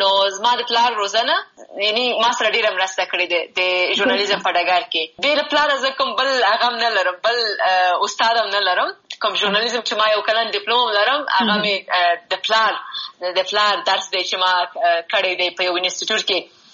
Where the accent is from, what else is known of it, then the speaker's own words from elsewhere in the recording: Kabul, Afghanistan; also born or lived in Laghman; زه د افغانستان یم، خو بیا په افغانستان کې د لغمان ولایت یم. په کابل کې زیږیدلی یم، کابل کې مې ژوند کړی دی، ښوونځی مې هم په کابل کې لوستی دی، پوهنتون مې هم په کابل کې لوستی،